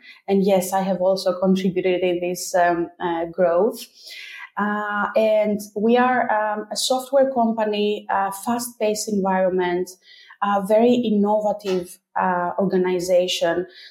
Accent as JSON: {"language": "English", "country": "Greece", "said": "I come from Greece, where getting a job has not always been very based on objective factors."}